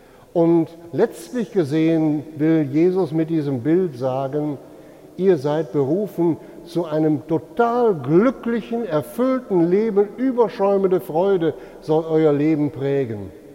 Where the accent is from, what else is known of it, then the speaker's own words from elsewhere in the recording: North Rhine-Westphalia, Germany; zu meiner Kinderzeit gab es bei uns im Münsterland einen Brauch